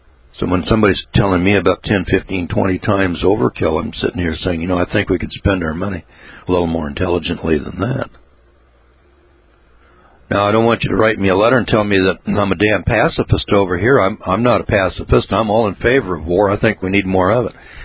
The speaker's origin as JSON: {"language": "English", "country": "United States", "said": "because I'm an American and I'm one of the guys that's paying the taxes to build all these nukes"}